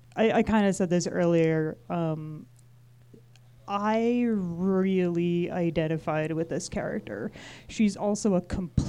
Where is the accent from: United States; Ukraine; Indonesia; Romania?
United States; Queens, New York; moved away; Queens. Yeah. So yeah, I was there for all the things.